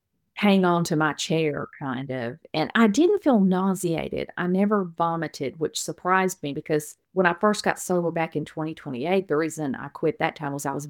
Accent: Texas, United States; I'm from Texas. I live probably about an hour and 20 minutes from Houston. That's a familiar name, hopefully. I grew up, though, in Deep East Texas, in Angelina County, and it's a lot different there than it is here.

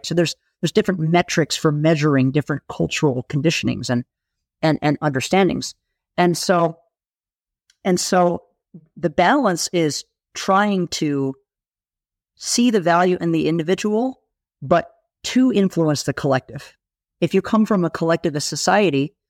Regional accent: United States; I come from the United States and we are the most hyper-individualistic country on the planet.

